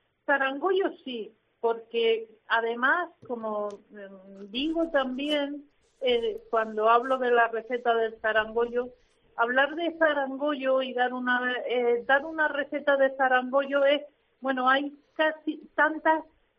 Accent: Region of Murcia, Spain; Y en el noroeste, en mi tierra, Calasparra, Caravaca, hay algunos pueblos donde al zarangollo se le pone

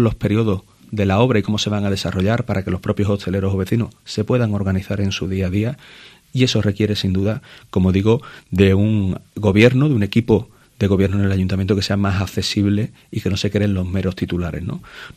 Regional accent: Cádiz, Andalusia, Spain

